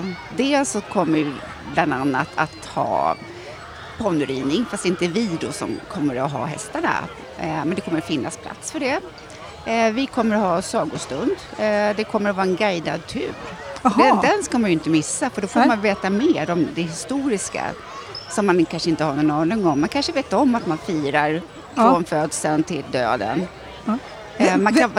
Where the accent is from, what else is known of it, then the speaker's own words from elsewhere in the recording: Tyresö, Stockholm County, Sweden; born there; Jag är född i Tyresö.